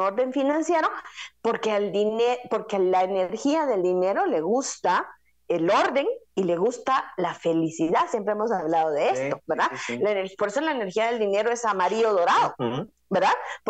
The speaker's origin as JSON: {"language": "Spanish", "country": "Guatemala", "said": "otra vez como guatemaltecos nos unamos"}